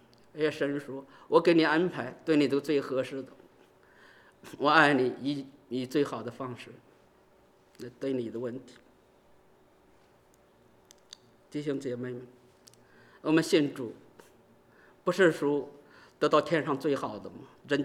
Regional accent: China; 我从大陆来的人

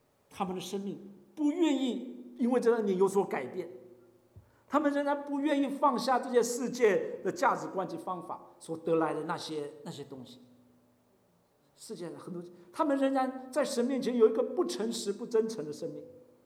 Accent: China; 所以我们中国人也有一句话来形容这样的情况

